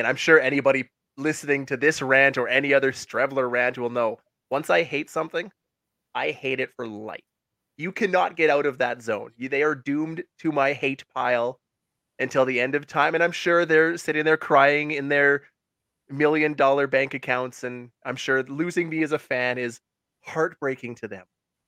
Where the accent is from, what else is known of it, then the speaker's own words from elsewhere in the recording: Saskatchewan, Canada; Because we're supposed to love them because I'm from Saskatchewan.